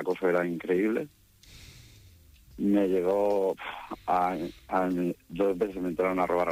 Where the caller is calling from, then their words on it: Catalonia, Spain; llamo de San Sabonín, Anoia, tengo 48 años.